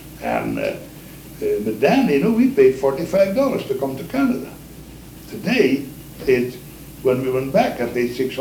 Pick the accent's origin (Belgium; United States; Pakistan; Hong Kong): Belgium; She's from France and I'm from Belgium.